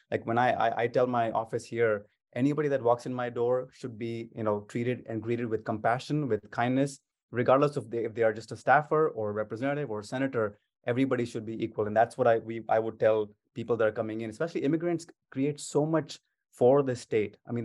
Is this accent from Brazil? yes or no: no; Dallas, Texas, United States; When I travel internationally, I don't say I'm from Dallas, U.S. I say I'm from Texas, and everybody knows that, right?